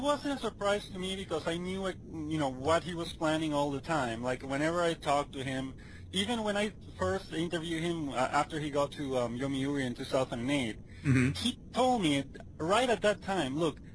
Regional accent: Venezuela; English is a second language; because obviously I'm from Venezuela, and I used to do it for some newspapers and magazines in Venezuela

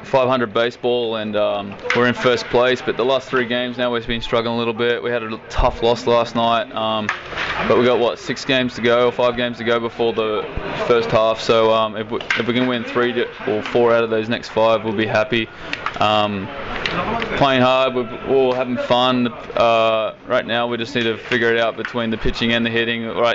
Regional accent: Sydney, New South Wales, Australia; He's another Sydney guy that outfielder, left-hand bat that I kind of looked up to growing up

